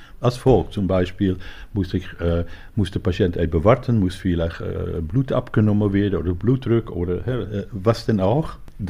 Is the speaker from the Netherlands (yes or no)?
yes; Amsterdam, North Holland, Netherlands; German is a second language; now in Hannover, Germany; vor dass ich dann nach Hannover gekommen bin. Und ich komme aus Amsterdam.